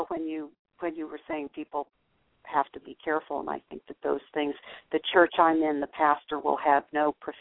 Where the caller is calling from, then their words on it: Los Angeles, California, United States; Los Angeles.